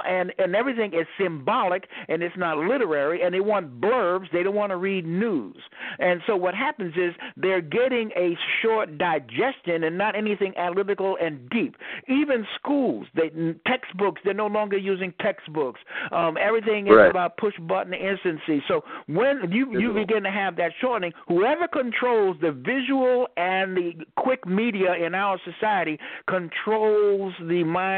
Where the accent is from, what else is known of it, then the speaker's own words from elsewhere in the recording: New York, United States; I grew up in Harlem. My family came from Jamaica, the West Indies, but I grew up in Harlem as a kid on 138th Street, 119th Street.